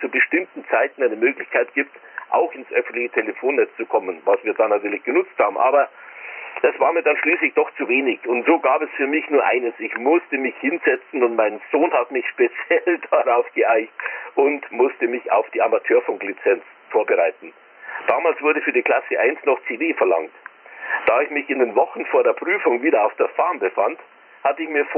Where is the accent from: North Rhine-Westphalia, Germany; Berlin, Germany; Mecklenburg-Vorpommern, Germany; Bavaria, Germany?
Bavaria, Germany; Isen; aus meinem Heimatort Isen im Landkreis Erding